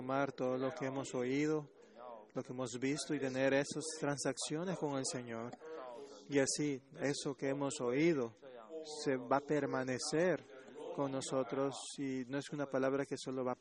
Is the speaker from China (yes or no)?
yes; China; Spanish is a second language; moved away as an adult; now in United States; Esto viene de un hombre que no es originalmente de América. Yo soy originalmente chino, vine del lejano oeste